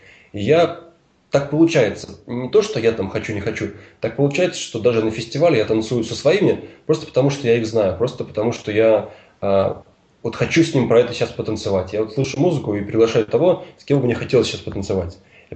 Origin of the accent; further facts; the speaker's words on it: Ulyanovsk, Ulyanovsk Oblast, Russia; now in Moscow, Russia; Когда вот я из Ульяновска сам, я не из Москвы. Когда я уезжал в Москву, все говорили, вот приедешь, здороваться не будешь.